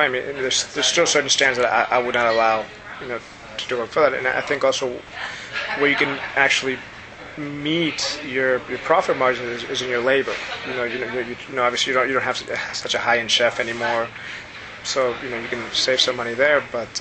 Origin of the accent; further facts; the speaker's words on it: Mexico; when I was growing up in Mexico